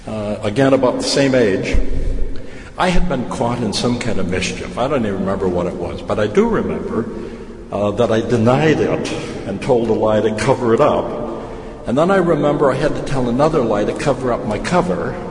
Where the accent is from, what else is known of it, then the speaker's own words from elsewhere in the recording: Racine, Wisconsin, United States; the house I grew up in down in Racine was a new house when my family moved in 1940.